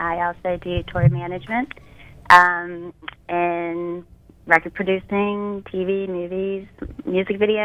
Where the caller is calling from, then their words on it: Florida, United States; I'm actually calling from my office in Florida, near Orlando.